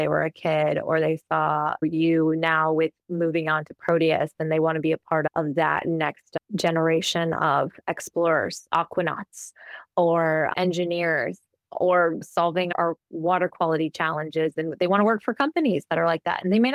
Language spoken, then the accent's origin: English; Midwest, United States; I did see the ocean my first time when I grew up in the Midwest.